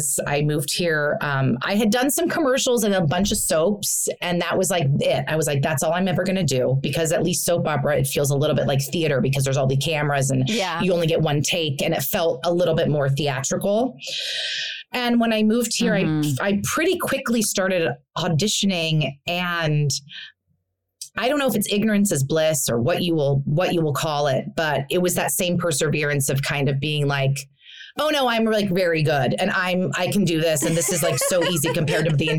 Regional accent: New York, United States; now in Los Angeles, United States; I hate LA. I'll never live in LA. I'm a New Yorker. I'm a theater girl.

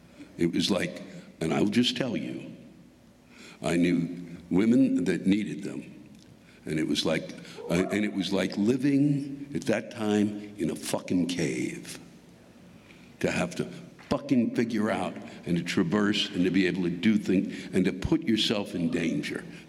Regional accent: St. Louis, Missouri, United States; now in Indiana, United States; In my hometown of St. Louis, Hoosier means redneck

